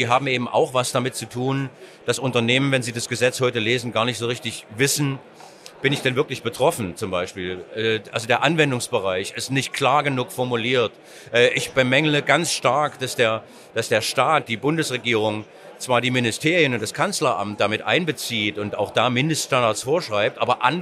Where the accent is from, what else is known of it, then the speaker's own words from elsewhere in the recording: Erfurt, Thuringia, Germany; Ich komme aus Erfurt